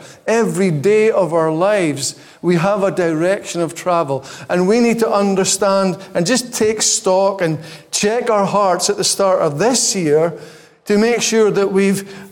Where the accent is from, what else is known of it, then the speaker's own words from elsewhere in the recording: Scotland, United Kingdom; And I don't know about you, but being Scottish, the new year is a big thing